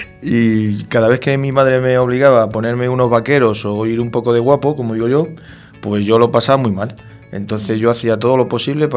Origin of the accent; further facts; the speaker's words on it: San Sebastián de los Reyes, Community of Madrid, Spain; era pequeñita, era en San Sebastián de los Reyes, era un tercer piso, eran tres habitaciones pero muy pequeñitas